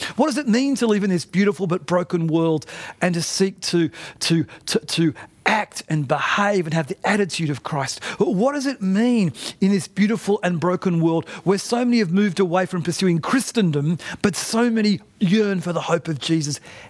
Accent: Australia; I'm an Australian citizen.

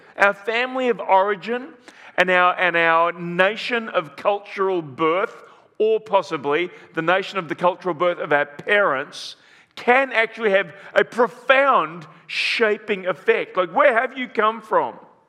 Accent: Broadford, Victoria, Australia; also born or lived in Swan Hill; I was born in Swan Hill, but I got to Broadford pretty early, and kind of for the first 7 years of my life, I lived in Broadford, a country town about an hour north of Melbourne.

